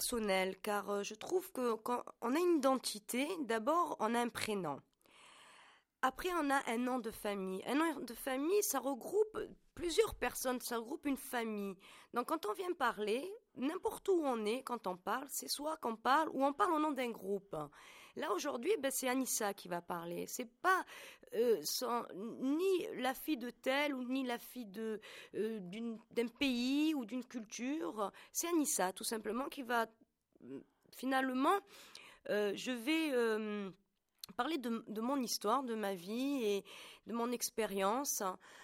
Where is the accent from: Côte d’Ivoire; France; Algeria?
Algeria; Oran, Oran Province; born there; je suis née en 1969 à Oran, d'un père algérien et d'une mère, qu'on pourrait dire, pied noir, hein, puisque le temps a fait que ma mère n'a jamais opté pour la nationalité algérienne.